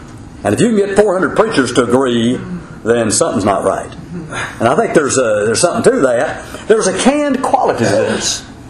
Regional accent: Texas, United States; Now, I'm from Texas.

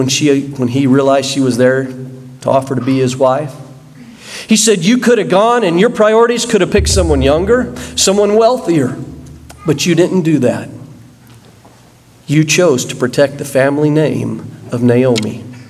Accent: Oklahoma, United States; moved away as an adult; About 28 years ago, I was a young man growing up in Oklahoma, interested in a young lady in California.

